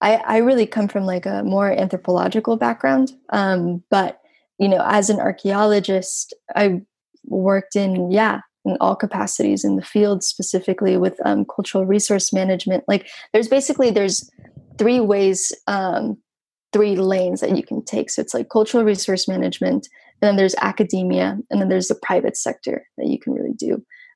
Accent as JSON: {"language": "English", "country": "Mexico", "tie": "born or raised there", "lives_now": "United States", "said": "what I see in the States and what I see like growing up in Mexico."}